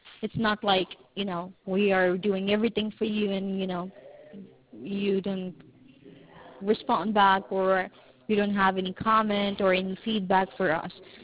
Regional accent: Turkey; Well, I'm from Turkey. Yeah.

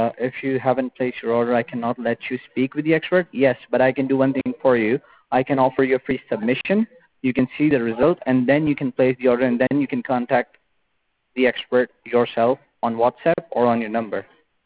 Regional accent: United States; now in San Jose, United States; I am from States and I work here in this company, which is located

